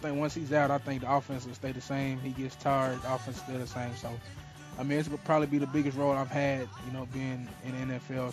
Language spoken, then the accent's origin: English; Louisville, Kentucky, United States; I grew up in Louisville, so that's close to Cincinnati.